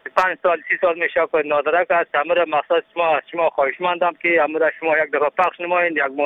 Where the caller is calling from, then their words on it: Mazar-i-Sharif, Balkh, Afghanistan; ولایت ما مزار شریف جای ما کشیده می باشد.